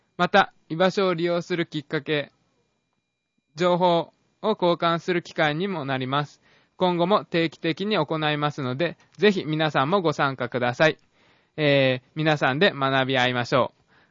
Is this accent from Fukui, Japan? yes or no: yes; Fukui, Japan; now in Kyoto, Japan; 私は福井出身なので、雪が積もるのは見慣れてるんですが、